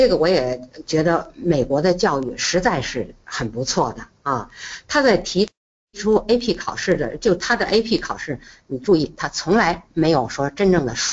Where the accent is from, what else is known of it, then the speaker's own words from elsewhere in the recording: China; 我们中国人话里头有的词儿啊，英文里没有，